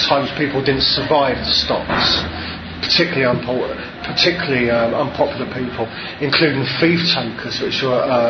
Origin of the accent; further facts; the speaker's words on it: London, United Kingdom; even I'm a Cockney